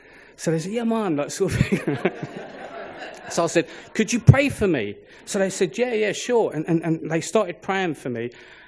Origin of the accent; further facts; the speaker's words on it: London, United Kingdom; I grew up in the East End, you probably can realise my accent.